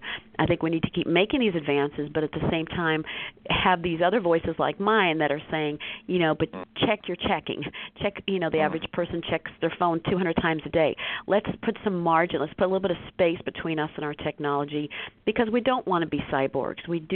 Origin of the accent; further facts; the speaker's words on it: Pietermaritzburg, KwaZulu-Natal, South Africa; I grew up in Pietermaritzburg.